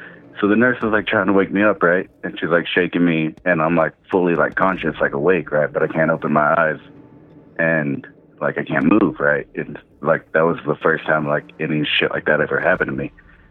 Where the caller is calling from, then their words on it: Colorado, United States; Calling from Colorado.